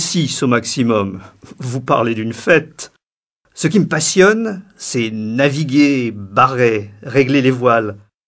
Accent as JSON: {"language": "French", "town": "Neuilly-sur-Seine", "region": "Île-de-France", "country": "France", "tie": "born or raised there", "also_born_or_lived": "Paris", "said": "Je suis né à Paris, dans le 17e arrondissement, et j'ai été élevé à Neuilly. J'ai fait mes études à Sainte-Croix. Et puis, à 17 ans et demi, je suis parti."}